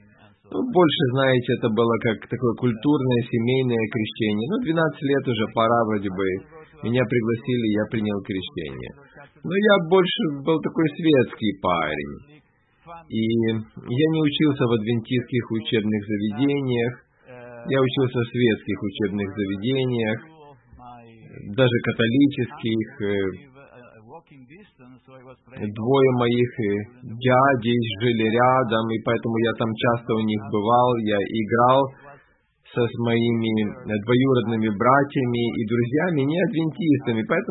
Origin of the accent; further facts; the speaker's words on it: Argentina; Я родился в Аргентине после Второй мировой войны.